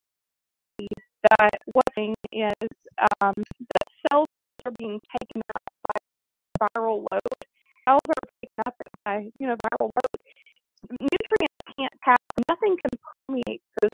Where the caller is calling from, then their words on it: Tennessee, United States; in Tennessee.